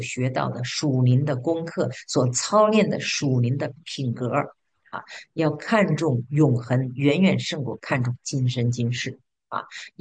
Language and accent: Chinese; China; 这我们中国人中尤其严重